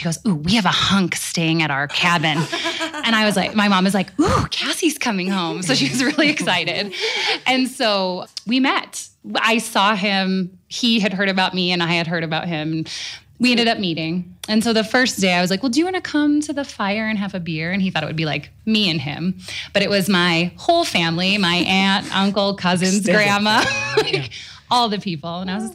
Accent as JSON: {"language": "English", "town": "Whitehall", "region": "Montana", "country": "United States", "tie": "born or raised there", "said": "actually grew up in Whitehall, so not close, or very close to Butte, and my parents grew up in Butte. And so growing up in Whitehall, you were always like, I'm never going to live in Butte."}